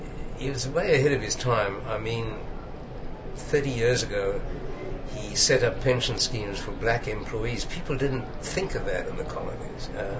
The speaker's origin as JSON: {"language": "English", "country": "Zambia", "tie": "born or raised there", "also_born_or_lived": "South Africa", "said": "I actually grew up in Zambia, which was the colony of Northern Rhodesia, and the reason I was born in South Africa was there were very little medical facilities where we lived."}